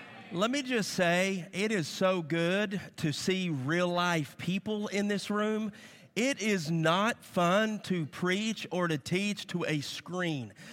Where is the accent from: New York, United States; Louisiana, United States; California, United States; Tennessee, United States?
Tennessee, United States; It's because, if you're new here, I'm from East Tennessee, so I still cheer for my Vols, whether they win or whether they lose.